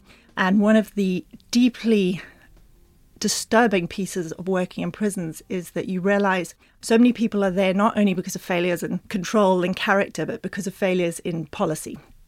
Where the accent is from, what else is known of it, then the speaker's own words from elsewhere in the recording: Botswana; also born or lived in United Kingdom / New Zealand; So I was born in Britain, but spent most of my childhood in Botswana, a little bit in New Zealand, but then Botswana, in the middle of the bush, 200 kilometers from the nearest store